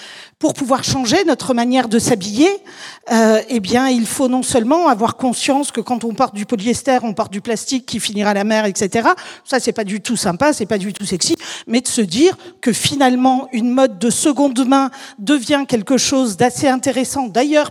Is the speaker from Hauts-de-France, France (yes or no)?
no; Hayange, Grand Est, France; born there; Moi, je suis née à Hayange. Hayange, vous connaissez peut-être, c'est pas loin de Florange.